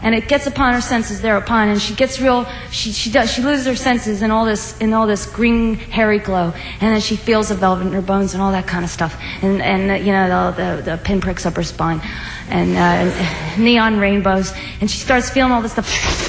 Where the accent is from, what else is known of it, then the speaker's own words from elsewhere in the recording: New Jersey, United States; I'm from New Jersey. No matter what I say, I'm still from Jersey.